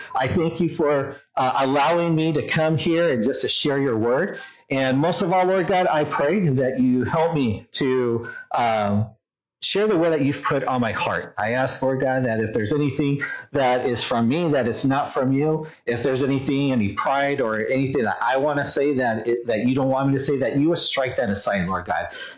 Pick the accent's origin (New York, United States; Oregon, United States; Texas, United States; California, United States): California, United States; I grew up in California. I love sports. I played baseball, basketball, hockey, in California.